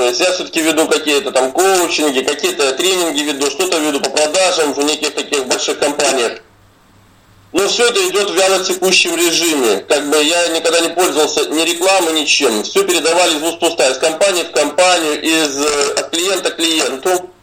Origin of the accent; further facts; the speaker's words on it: Moscow, Russia; Я из Москвы.